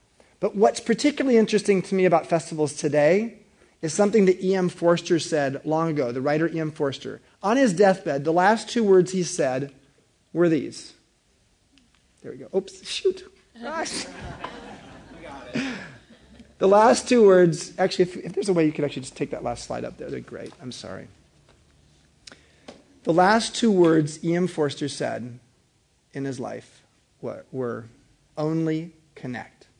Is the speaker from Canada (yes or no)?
no; United States; being an American and experiencing Islam in a whole different way